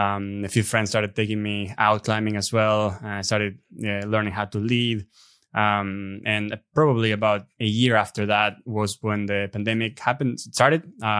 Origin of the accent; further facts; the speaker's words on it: Argentina; English is a second language; moved away as an adult; now in Australia; I grew up in Argentina. I lived in Argentina till I was 25 years old.